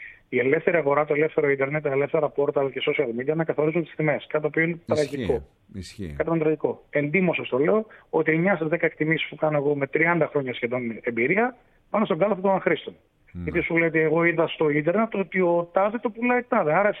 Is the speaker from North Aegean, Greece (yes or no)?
no; Thessaloniki, Central Macedonia, Greece; τουλάχιστον στην πόλη μου, τη Θεσσαλονίκη